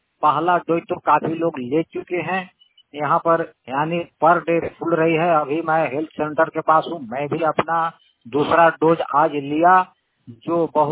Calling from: Tubra, Jharkhand, India; मैं झारखंड के पलामू डिस्ट्रिक्ट से हूँ। हमारा गांव तुबरा है।

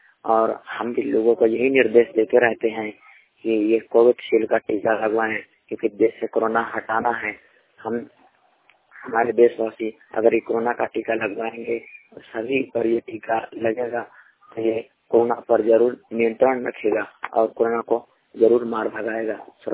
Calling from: Banda, Uttar Pradesh, India; मोहिपोटर खेसिंह जिला बांदा उत्तर प्रदेश से।

